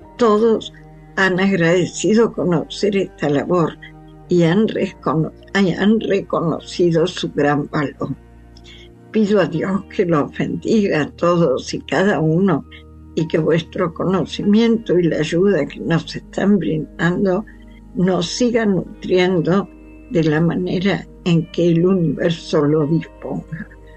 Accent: Argentina; also born or lived in La Plata; now in Madrid, Spain; Soy argentina y vivo en Madrid desde hace 20 años.

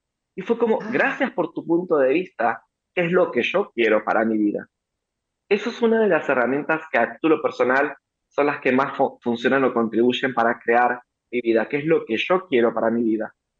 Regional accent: Argentina; Y soy argentino, sé de crisis, sé de situaciones.

